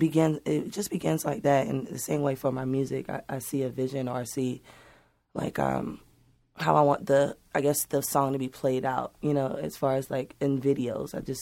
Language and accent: English; Savannah, Georgia, United States; I'm a nurturer at heart. I'm from Savannah, Georgia, you know?